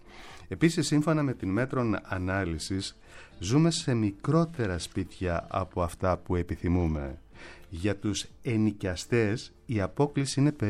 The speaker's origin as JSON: {"language": "Greek", "country": "Greece", "said": "Όμως για μας, για τους Έλληνες, η πρόσβαση στην αγορά κατοικίας γίνεται σχεδόν αδύνατη"}